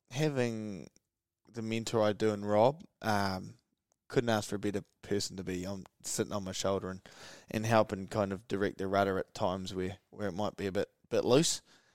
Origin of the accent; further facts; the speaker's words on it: Gisborne, New Zealand; A really kind of funny and like reference point that I look back to is growing up in Gizzy, the way I was kind of brought up, my uncle was like my hero, right?